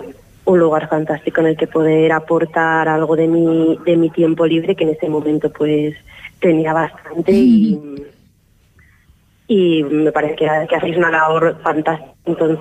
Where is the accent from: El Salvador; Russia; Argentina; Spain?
Spain; Asturias; Soy asturiana, que es allí donde más he hecho actividades.